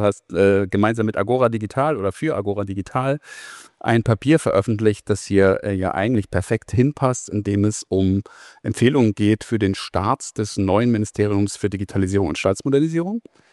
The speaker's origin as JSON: {"language": "German", "town": "Frankfurt", "region": "Hesse", "country": "Germany", "tie": "born or raised there", "said": "Frankfurt am Main. Meine Heimatstadt übrigens"}